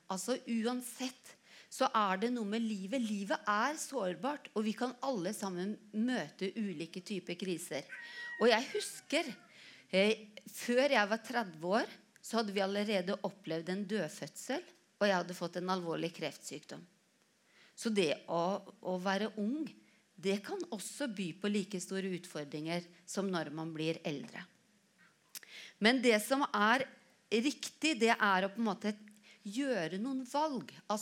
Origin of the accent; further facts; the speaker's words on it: Halden, Østfold, Norway; now in Elverum, Norway; Men jeg kommer ifra Halden. Så jeg var innflytter til Elverum.